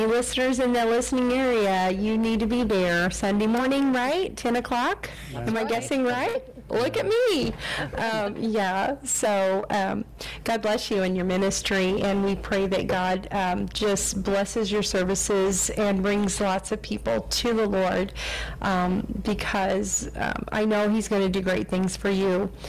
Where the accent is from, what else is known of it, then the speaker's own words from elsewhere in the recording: Houston, Texas, United States; And so I was raised in Metro Houston, and we would visit Galveston then to see my grandma.